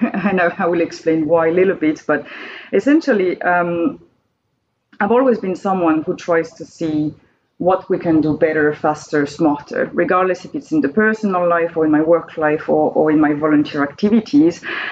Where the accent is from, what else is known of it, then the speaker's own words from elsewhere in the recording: Périgueux, Nouvelle-Aquitaine, France; English is a second language; moved away; Quite close to Bordeaux. It's in the southwest, wine region for those who like to drink red wine. So a small town called Périgueux.